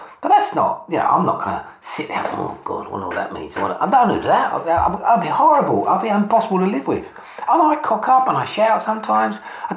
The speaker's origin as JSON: {"language": "English", "town": "Brixton", "region": "London", "country": "United Kingdom", "tie": "born or raised there", "said": "Okay, so I was born and bred in Brixton."}